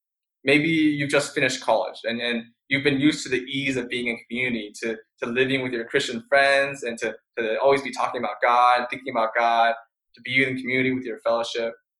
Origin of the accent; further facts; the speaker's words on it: California, United States; You know, growing up in Silicon Valley, not ever lacking in material things, life was pretty smooth sailing.